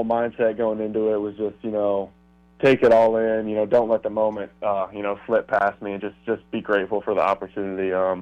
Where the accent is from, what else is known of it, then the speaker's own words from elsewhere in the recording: Indiana, United States; Man, I love it. Love the people there. Love the atmosphere. Definitely home for me.